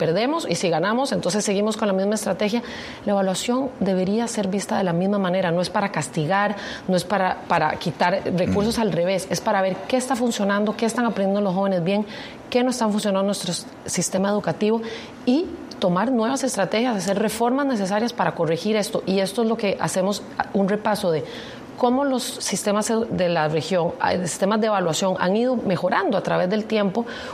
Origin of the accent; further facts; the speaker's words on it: Costa Rica; Así es, ya con ganas de estar en mi país.